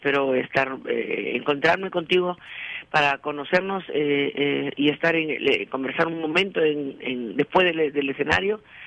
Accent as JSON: {"language": "Spanish", "country": "Peru", "said": "yo mi sede, mi sitio, mi tierra, mi todo es el Perú. Yo me tengo que compartir entre los dos países, ¿no?"}